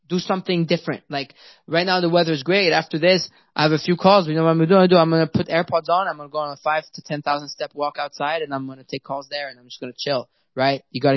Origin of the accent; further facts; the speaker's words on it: Paris, Île-de-France, France; English is a second language; I mean, I'm French. I was born and raised in Paris. I'm Iranian. I'm born and raised in Paris.